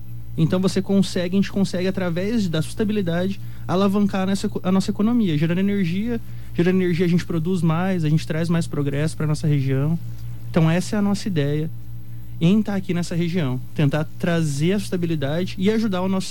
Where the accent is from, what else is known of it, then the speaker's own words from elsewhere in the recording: Dourados, Mato Grosso do Sul, Brazil; Tanto eu quanto o Samuel somos daqui de Dourados.